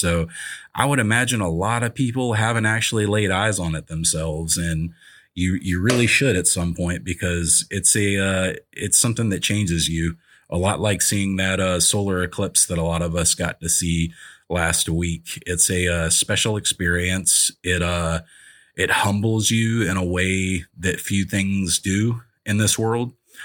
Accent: Mint Hill, North Carolina, United States; where I grew up out in Mint Hill, North Carolina, you know, dark skies out there when I was a kid for sure.

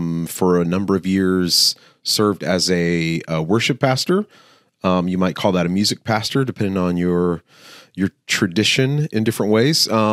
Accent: Florida, United States; I'm from Central Florida, so very, very populated, lots of tourists.

